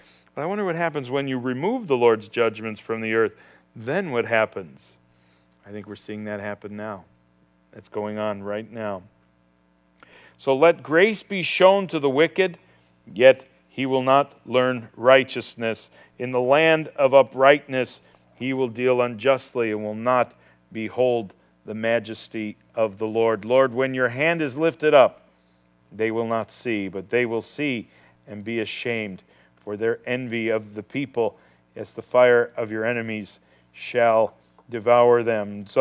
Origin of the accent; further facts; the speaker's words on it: United States; and I'm an American. And as an American, we Americans have forgotten the God who has shed his grace upon us